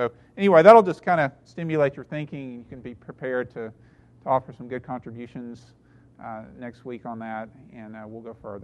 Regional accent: United States; You know, I grew up as an American, and, you know, liberty is the highest value, and liberty and justice for all

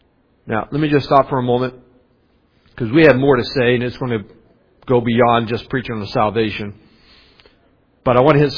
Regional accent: West Virginia, United States; When I grew up in West Virginia, I didn't know a whole lot about what it meant.

